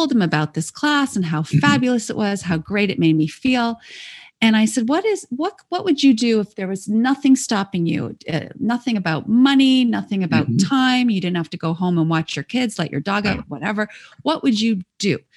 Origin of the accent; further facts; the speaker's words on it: Canada; I was very grateful for the life that I have and how I was raised in Canada.